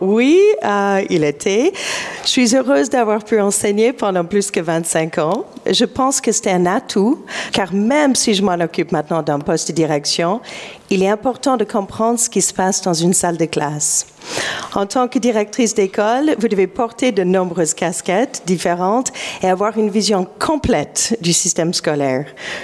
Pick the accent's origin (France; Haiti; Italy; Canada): Canada; Ontario; first language en; French is a second language; Oui, j'ai fait toutes mes études au Canada, dans la province de l'Ontario. J'ai commencé l'école obligatoire à l'âge de 5 ans et j'avais 18 ans quand j'ai terminé.